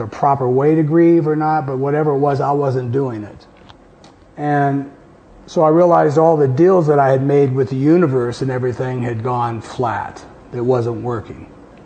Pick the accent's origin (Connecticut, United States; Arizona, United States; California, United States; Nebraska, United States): Nebraska, United States; And I'm a kid from Nebraska, okay?